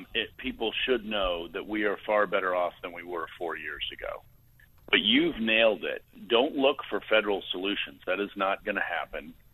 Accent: Virginia, United States; So Arizona, for example, Pennsylvania, my home state of Virginia

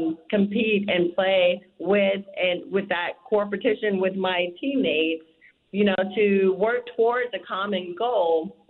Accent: Baton Rouge, Louisiana, United States; Well, I'm from Baton Rouge.

